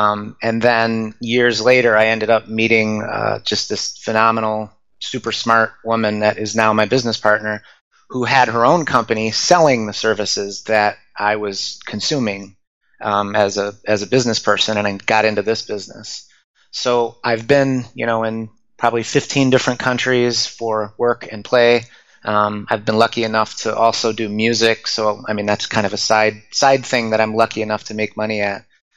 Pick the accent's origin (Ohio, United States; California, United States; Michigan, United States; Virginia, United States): Michigan, United States; Detroit; also born or lived in Japan; Well, I grew up in Detroit, Michigan, and right while I was in college, going to school in Michigan, I was accepted on a scholarship program to go to Japan for a year